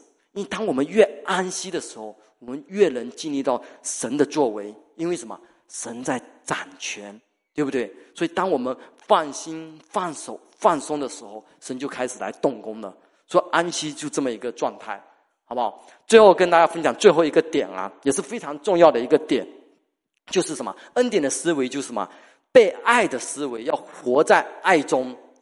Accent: Fujian, China; now in Vancouver, Canada; 你知道我们福建人有一句话

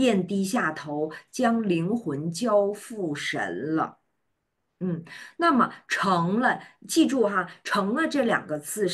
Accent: China; 我们中国人买房子，通常你看这个年轻人哈。

